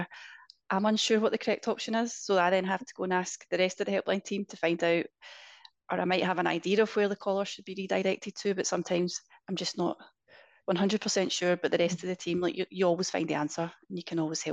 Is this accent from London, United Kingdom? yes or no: no; Scotland, United Kingdom; And as you can tell, I'm Scottish.